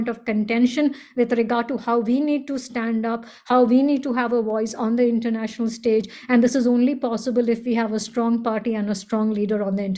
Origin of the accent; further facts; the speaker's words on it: Kolkata, West Bengal, India; also born or lived in North India; I grew up in Calcutta in Bengal, and I also studied in North